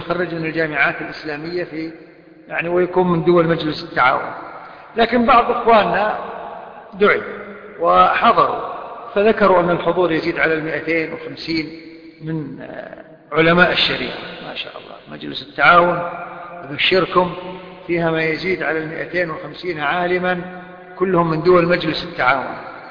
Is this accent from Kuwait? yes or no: yes; Kuwait; عميد كلية الشريعة عندنا في الكويت